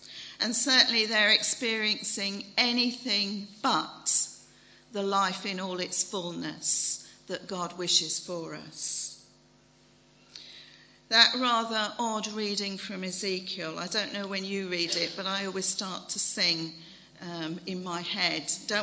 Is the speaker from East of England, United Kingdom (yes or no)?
yes; Shefford, East of England, United Kingdom; I'm from Shefford, just in case you were wondering where I sort of appeared from.